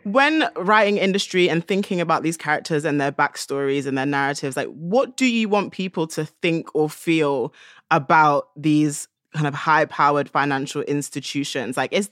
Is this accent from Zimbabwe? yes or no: no; London, United Kingdom; being a Londoner, I know that these things are expensive.